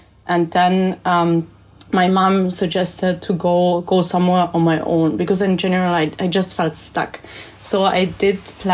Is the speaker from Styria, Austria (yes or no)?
no; Vienna, Austria; English is a second language; also born or lived in Salzburg; I was born in Vienna. I'm Austrian. I spent half of my life in between Vienna and Salzburg